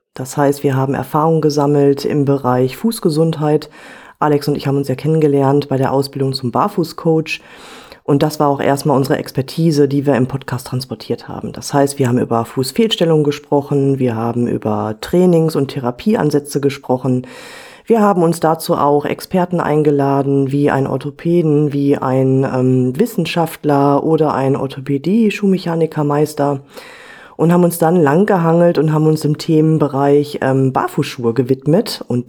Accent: Werther, North Rhine-Westphalia, Germany; ich bin ebenfalls Fußcoach und komme aus dem schönen Werther in NRW.

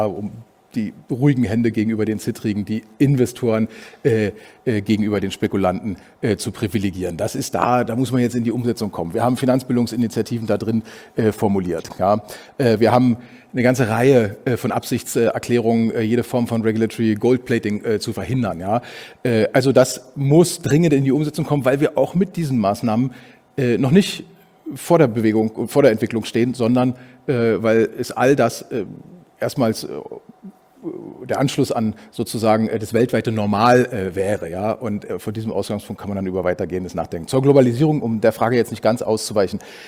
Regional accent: Berlin, Germany; die übrigens eine schöne Verbindung zu meiner Heimatstadt Berlin hat

